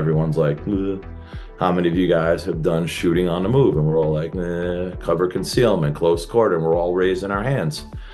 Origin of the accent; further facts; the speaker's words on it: Pennsylvania, United States; born there; So I was born in Western Pennsylvania, outside of Pittsburgh.